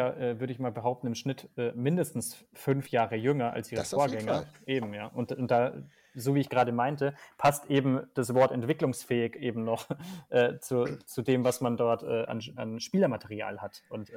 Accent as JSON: {"language": "German", "region": "Bavaria", "country": "Germany", "said": "Also ich komme aus Bayern"}